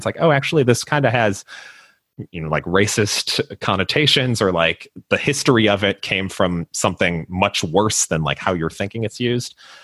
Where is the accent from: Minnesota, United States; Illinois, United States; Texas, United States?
Illinois, United States; Skokie; I grew up in Skokie, Illinois, which if you're familiar, there's been a film, multiple films really about it, but a very high density Jewish population. I myself am not Jewish, but a lot of my friends growing up were.